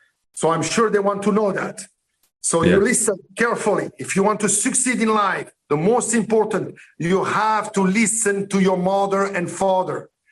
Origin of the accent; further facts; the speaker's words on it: Morocco; born there; English is a second language; where I was born in Morocco, 1962.